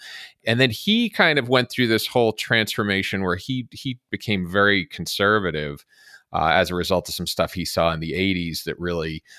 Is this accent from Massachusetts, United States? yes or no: yes; Massachusetts, United States; you know, my home state of Massachusetts, about 30% of the population votes Republican in any given election.